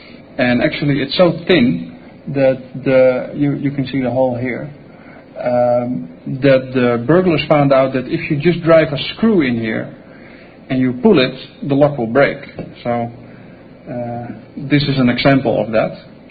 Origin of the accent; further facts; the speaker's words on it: Netherlands; We're both from Holland